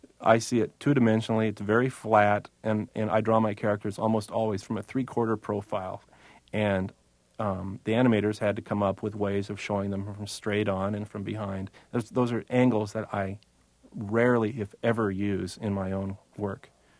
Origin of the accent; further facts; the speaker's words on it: Portland, Oregon, United States; Well, Krusty was based on a TV show clown who I grew up with in Portland, Oregon, named Rusty Nails.